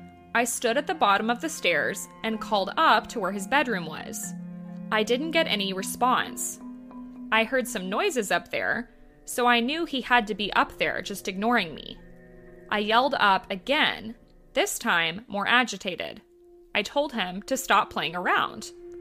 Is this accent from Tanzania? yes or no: no; Terre Haute, Indiana, United States; I grew up in Terre Haute, Indiana, in a haunted house.